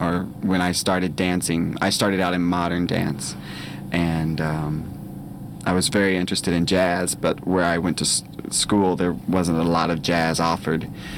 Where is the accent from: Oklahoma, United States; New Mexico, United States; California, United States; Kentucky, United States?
Kentucky, United States; accent: Southern; I'm originally from Kentucky. Grew up in the western part of Kentucky, right at the base of Indiana and Illinois.